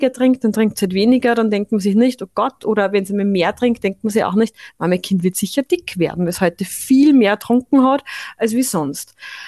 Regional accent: Upper Austria, Austria; ich bin aus Oberösterreich, weil du bist ja aus der Steiermark, also ich bin aus Oberösterreich

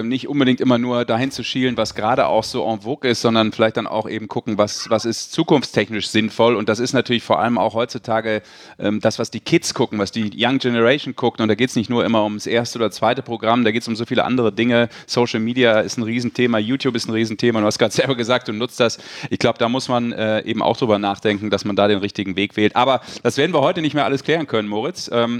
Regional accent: Rhineland, Germany; das kann ich ja als, ne? Als Rheinländer.

